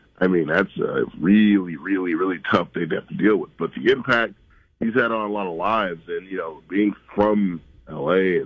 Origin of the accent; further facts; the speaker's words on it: Los Angeles, California, United States; I'm from Los Angeles. I'm from Southern California, so this one hurts more than most.